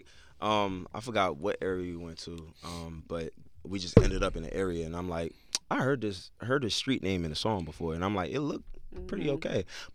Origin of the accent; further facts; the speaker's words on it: Brooklyn, New York, United States; I come from Brownsville. That's one of the most dangerous cities in Brooklyn.